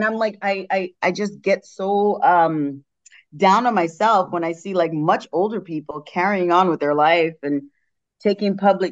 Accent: New York, United States; I mean, we're from New York, so we're used to seasons, like you said.

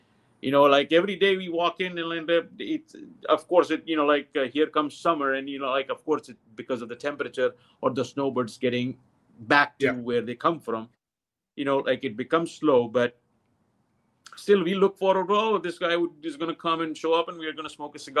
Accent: India; Even I won't be. Me as Indian, if I go there and want to party at 3 o'clock at night, I won't be spared.

